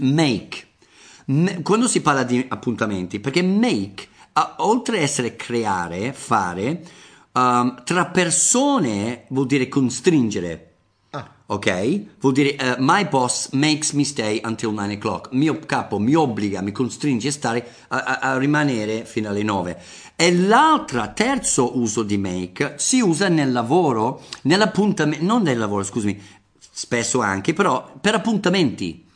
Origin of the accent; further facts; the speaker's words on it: England, United Kingdom; Italian is a second language; Io sono del Nord Inghilterra, per quello mi è venuto spontaneo